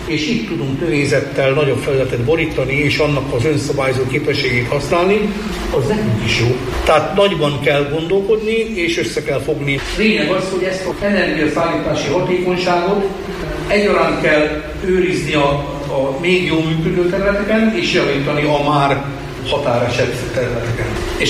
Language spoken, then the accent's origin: Hungarian; Lake Balaton area, Hungary; gyerekkoromban én még áltételen Balaton mellett nőttem fel.